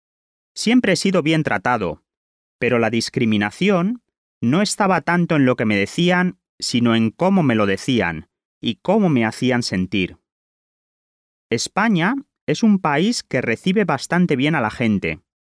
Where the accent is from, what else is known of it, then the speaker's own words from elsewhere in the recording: Colombia; now in Spain; Aquí soy el colombiano, y en Colombia muchas veces no lo soy. Soy el español.